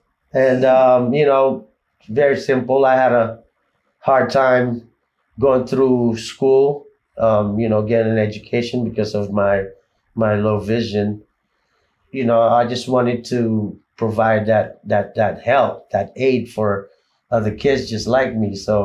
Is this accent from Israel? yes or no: no; Philippines; when I built a house in the Philippines, I built it, you know, I brought my whole team, my bandmates, my hometown.